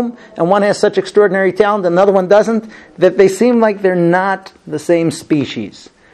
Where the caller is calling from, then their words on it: Israel; I call, I get the secretary, I say, look, I'm calling from Israel, I'd like to talk to this doctor.